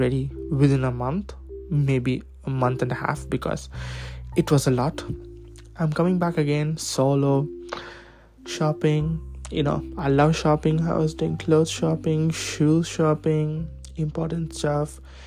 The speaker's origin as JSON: {"language": "English", "country": "India", "tie": "born or raised there", "lives_now": "Norway", "said": "I grew up in India. So this is the second time coming back to Norway."}